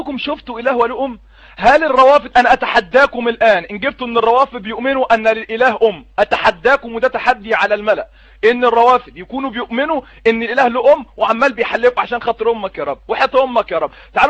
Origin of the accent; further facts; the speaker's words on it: Upper Egypt, Egypt; انا راجل صعيدي ودمي حر.